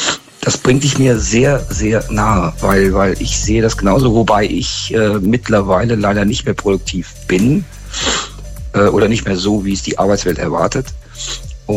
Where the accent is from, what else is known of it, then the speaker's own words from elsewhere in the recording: Hanover, Lower Saxony, Germany; moved away as an adult; now in Mannheim, Germany; Vor gut 20 Jahren der Liebe wegen über einen kurzen Umweg von Hannover über Thailand, Malaysia, Indonesien, Australien nach Mannheim gekommen.